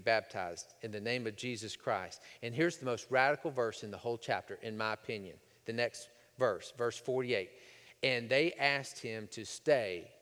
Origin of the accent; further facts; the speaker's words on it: Texas, United States; I had to learn about Juneteenth. I grew up in Texas. Juneteenth, it happened.